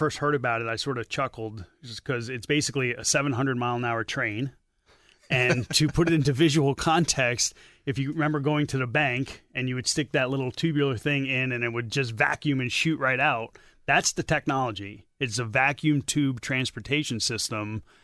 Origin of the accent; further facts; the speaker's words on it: Pennsylvania, United States; Well, growing up in Eastern PA, I knew people who commuted to New York